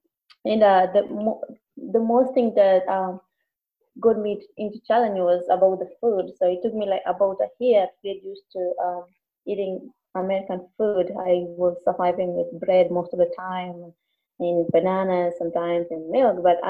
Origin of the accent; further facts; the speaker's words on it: Kenya; moved away; Okay, so when I came from Kenya, I was pregnant, but I didn't know about that.